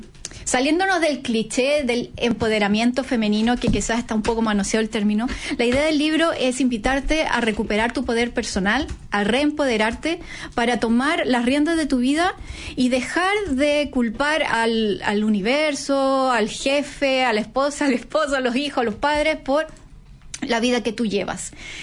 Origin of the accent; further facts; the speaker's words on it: Chile; Yo soy una autora chilena independiente, autopublicada.